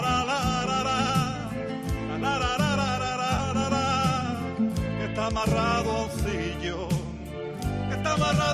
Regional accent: Spain; ¡Porque soy español!

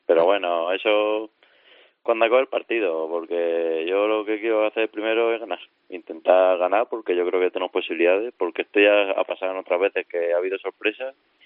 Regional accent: Madrid, Community of Madrid, Spain; yo soy de Madrid.

